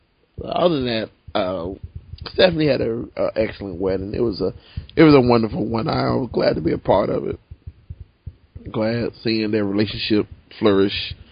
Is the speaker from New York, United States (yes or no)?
no; Chicago, Illinois, United States; You know, I was all about, you know, growing up in Chicago.